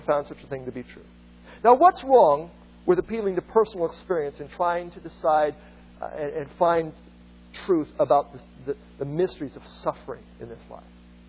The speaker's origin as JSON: {"language": "English", "region": "Iowa", "country": "United States", "said": "I'm from Iowa, believe me."}